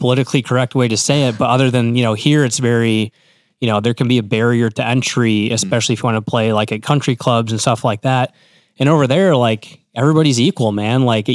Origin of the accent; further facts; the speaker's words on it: Cabot, Arkansas, United States; also born or lived in Little Rock; So I was born in Little Rock, and then we lived in Cabot.